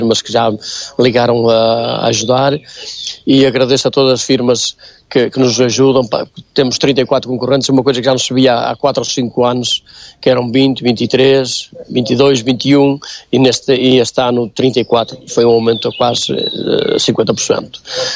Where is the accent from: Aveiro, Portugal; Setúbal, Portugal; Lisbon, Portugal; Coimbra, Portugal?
Aveiro, Portugal; Cesar; Eu sou de Cesar e gosto de Cesar, embora esteja a residir 30 e tal anos fora de Cesar, mas venho todos os dias a Cesar.